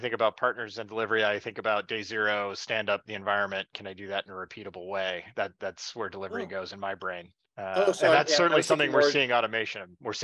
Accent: Midwest, United States; Because I'm a Midwesterner and I think there's a general, I don't know, there's a certain amount of conservatism in that the Midwest is known for in general.

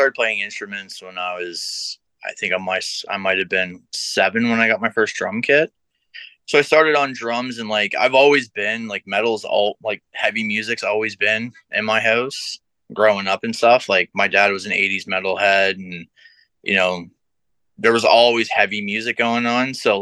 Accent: Western Canada, Canada; Oh, no, I grew up out west.

